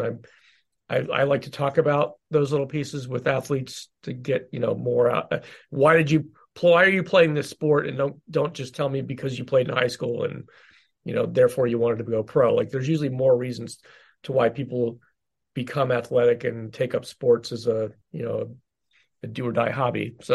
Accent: Philadelphia, Pennsylvania, United States; now in Chicago, United States; I mean, I grew up in Philly, so I watched some of the Eagles game Sunday night, but like I live in Chicago now. I've lived here since 94.

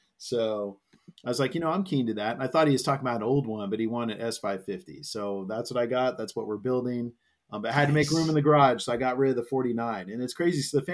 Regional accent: California, United States; And, you know, growing up in NorCal, of course, we had Sears Point, Laguna Raceway

